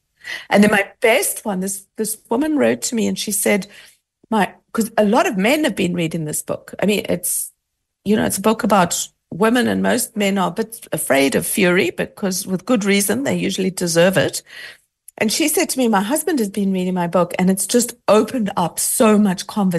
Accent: South Africa; I grew up in South Africa as well

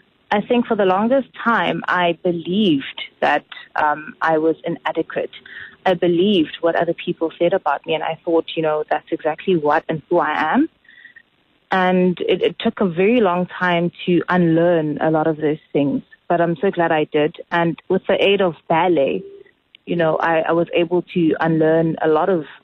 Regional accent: South Africa; I refer to her as in third person, as a South African in third person, and everyone reminds me that's you

